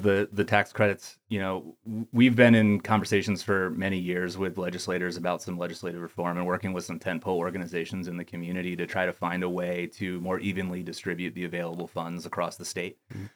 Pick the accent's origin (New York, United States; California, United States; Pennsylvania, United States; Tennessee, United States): Pennsylvania, United States; Harrisburg; When I was 12 years old, I grew up outside of Harrisburg, Pennsylvania.